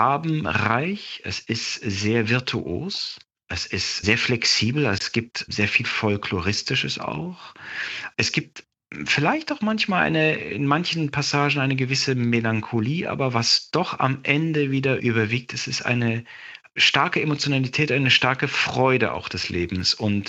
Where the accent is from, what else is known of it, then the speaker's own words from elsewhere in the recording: Freiburg, Baden-Württemberg, Germany; now in Bavaria, Germany; Freiburg ist meine Heimat, absolut. Aber wir selbst, ich habe 2 kleine Kinder, 4 und 6. Wir leben in Bayern, auch im Süden, sind oft in Freiburg.